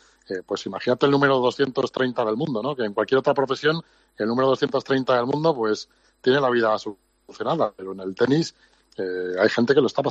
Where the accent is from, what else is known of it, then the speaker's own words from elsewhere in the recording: Torrejón de Ardoz, Community of Madrid, Spain; Sí, hombre, que somos de Torrejón de toda la vida.